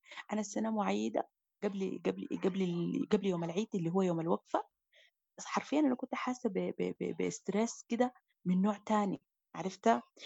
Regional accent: Sudan; بالذات إحنا كسودانيين بعد الحرب بالضبط بقى عندنا الشعور ده ملازمنا. يعني أنا ما أول مرة عيد برا السودان عيدت قبل كده

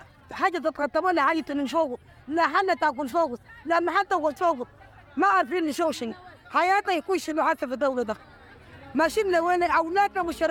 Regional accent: Khartoum, Sudan; إحنا جايين من الخرطوم.

